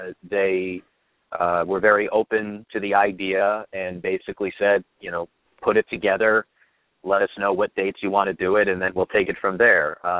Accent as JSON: {"language": "English", "town": "Leonia", "region": "New Jersey", "country": "United States", "tie": "born or raised there", "said": "Both myself and my sister, when we grew up in Leonia, we were active members of the Leonia Players Guild"}